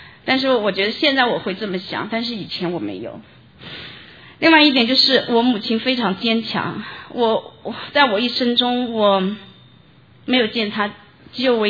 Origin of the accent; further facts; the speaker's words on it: Wuxi, Jiangsu, China; moved away as an adult; now in United States; 我老家在无锡，去南京大学读书的时候，包括我来美国之前，因为我来美国之前已经工作很多年，十几年